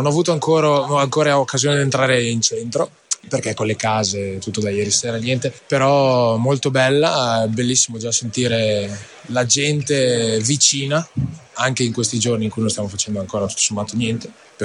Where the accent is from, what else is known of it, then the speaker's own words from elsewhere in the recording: Crevalcore, Emilia-Romagna, Italy; E io sono di Crevalcore, che è a 10 km da San Giovanni, ma lì sono nato